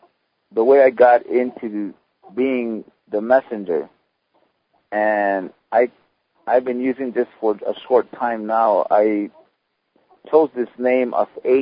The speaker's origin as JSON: {"language": "English", "town": "Shungopavi", "region": "Arizona", "country": "United States", "said": "I am from the Water Clan of the village of Sungopave."}